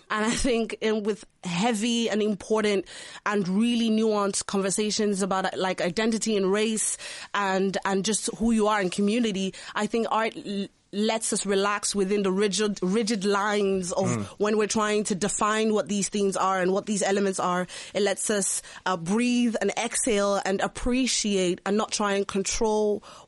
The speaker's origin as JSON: {"language": "English", "town": "Longford", "region": "Leinster", "country": "Ireland", "tie": "born or raised there", "said": "you naturally stick out when, you know, you're growing up in Longford and you're a Black Irish kid. So I think now I've learned to really embrace all of those differences and nuances and not have to perform even my Irishness, because by virtue of being raised in Ireland"}